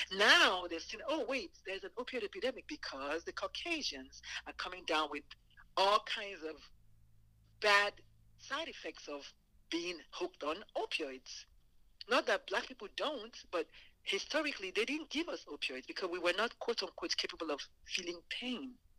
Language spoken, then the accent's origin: English; Nigeria; because even I'm Nigerian, even those of us in Nigeria